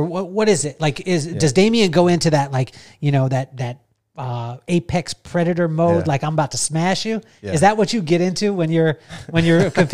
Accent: United States; the fact that you're from Australia and I'm from America.

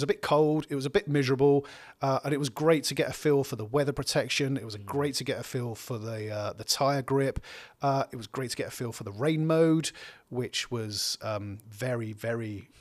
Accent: East of England, United Kingdom; accent: Essex; Trails is my Essex accent coming out there.

